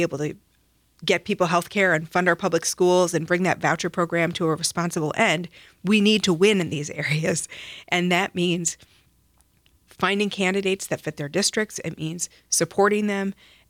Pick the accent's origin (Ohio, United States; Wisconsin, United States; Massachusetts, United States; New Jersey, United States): Wisconsin, United States; the reason that I grew up in Wisconsin, my parents settled in rural Taylor County when I was little, outside of Medford, north of Highway 29.